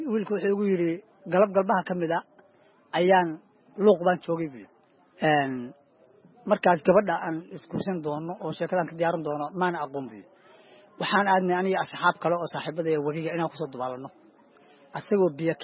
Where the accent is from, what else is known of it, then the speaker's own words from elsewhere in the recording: Cawlaq, Galguduud, Somalia; born there; taariikh nololeedkayga haddii aan kaaga warramo aniga waxaan ku dhashay gobolka Galgaduud gaar ahaan degmada Cawlaq